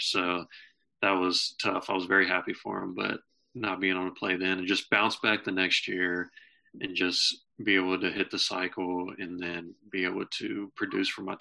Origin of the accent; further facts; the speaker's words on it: Lexington, Kentucky, United States; Plus, I'm from Lexington, Kentucky, so that's about 3 hours from here.